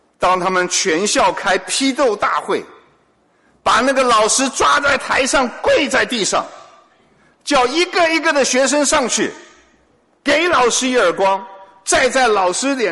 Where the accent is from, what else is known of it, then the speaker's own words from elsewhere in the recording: China; 这是为什么我们中国人骂了人呢、啊？说你不是人，这是骂人的话